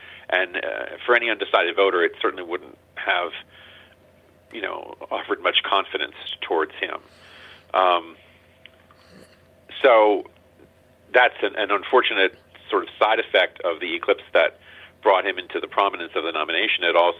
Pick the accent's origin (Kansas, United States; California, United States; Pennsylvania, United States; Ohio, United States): Pennsylvania, United States; And since I'm from Pennsylvania, I'm going to start with that one